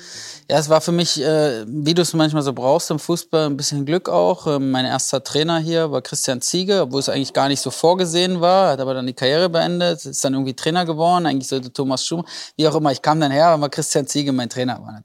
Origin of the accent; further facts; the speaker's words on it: Hoyerswerda, Saxony, Germany; now in Düsseldorf, Germany; ich habe meine Heimat, mein Zuhause, meine Freunde, meine Familie wohnen halt alle in Hoyerswerda und Umgebung. Und das ist immer mein Zuhause. Also natürlich bin ich jetzt hier am Niederrhein ewig. Und Gladbach, Düsseldorf, wo ich auch wohne, sind schon ja dort, wo ich lebe und wo ich mich sehr wohl fühle.